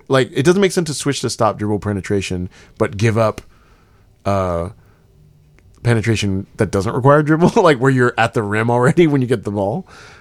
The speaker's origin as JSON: {"language": "English", "town": "Houston", "region": "Texas", "country": "United States", "tie": "born or raised there", "said": "I will say, growing up in Houston, I believe our home announcer was Gene Peterson"}